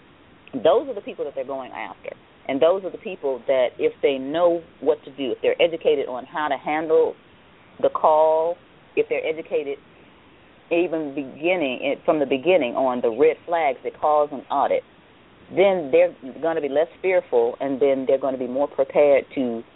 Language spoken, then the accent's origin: English; Detroit, Michigan, United States; And you know, I grew up in Detroit.